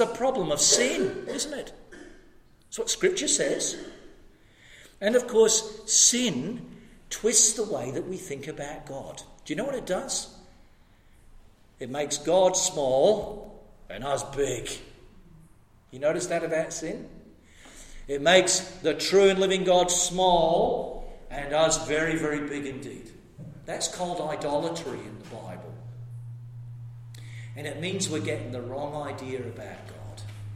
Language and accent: English; Western Australia, Australia; because I'm an Australian as well as a West Australian.